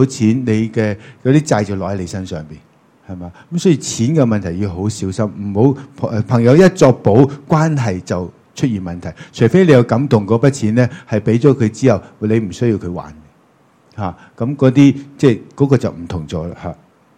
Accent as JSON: {"language": "Cantonese", "country": "China", "said": "屋企人问佢嘅嘢，同我哋中国人问嘅嘢好唔同。"}